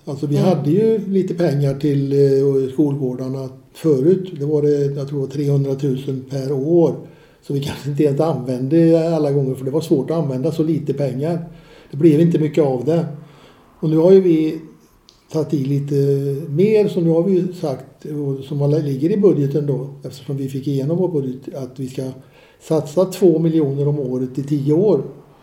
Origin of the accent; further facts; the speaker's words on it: Åsarp, Västra Götaland County, Sweden; Och jag är ju … Jag kommer ifrån Åsarp och gick i skolan för många herrans år sedan eftersom jag är pensionär i dagens läge.